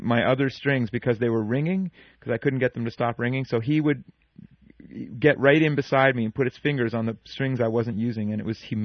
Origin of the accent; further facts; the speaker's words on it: Halifax, Nova Scotia, Canada; You know, even though I'm from Halifax and, you know, I never saw them.